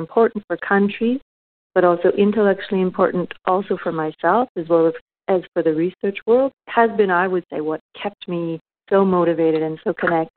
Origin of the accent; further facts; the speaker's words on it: Canada; now in Paris, France; I'm originally from Canada. Moved across the pond to Paris